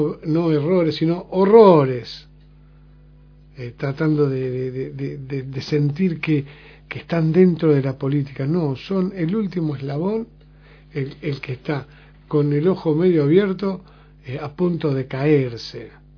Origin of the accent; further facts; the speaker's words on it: Argentina; lo que nos atraviesa a todos como argentinos